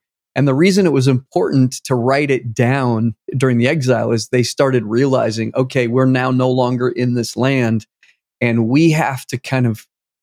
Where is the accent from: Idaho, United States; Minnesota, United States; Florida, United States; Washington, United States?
Idaho, United States; Boise; So of course, I was born in 1969. I grew up in the 70s and 80s. I was raised in Boise, Idaho. I was raised in a Catholic cultural context, religiously.